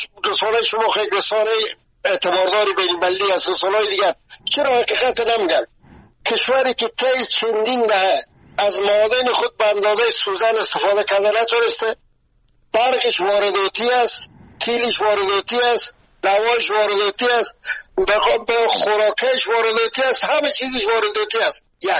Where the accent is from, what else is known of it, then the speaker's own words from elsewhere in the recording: Afghanistan; ما همه ما از افغانستان هستیم